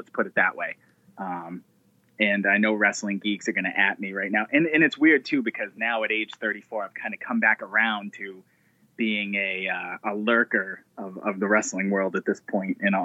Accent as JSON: {"language": "English", "town": "Boston", "region": "Massachusetts", "country": "United States", "tie": "born or raised there", "said": "there's boxing gyms close where I grew up in South Boston that I pretty much grew up in my entire life."}